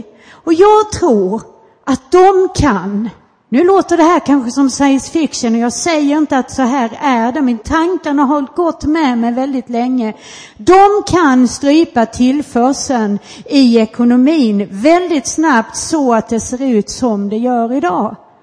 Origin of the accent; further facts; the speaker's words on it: Skåne, Sweden; Jag är ju uppväxt utanför Helsingborg.